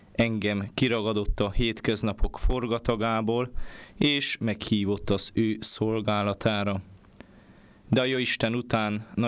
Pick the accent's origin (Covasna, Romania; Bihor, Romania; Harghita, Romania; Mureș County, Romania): Covasna, Romania; Martineni; Kovászna megye igen kis falujából származom, Kézdi Martonosról.